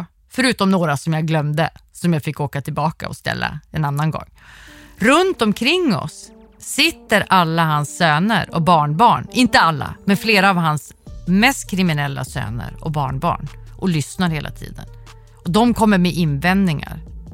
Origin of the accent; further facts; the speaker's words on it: Sweden; Det jag är uppvuxen i Sverige med en stat som jag litar på